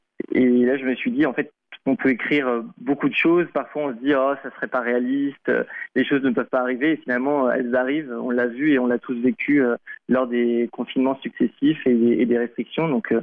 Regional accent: Île-de-France, France; also born or lived in Brittany; Alors, j'ai grandi entre le Sud 77 et la Bretagne.

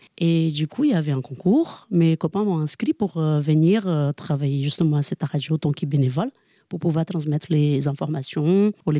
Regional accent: Brazil; now in Saint-Urbain, France; Je viens du Brésil.

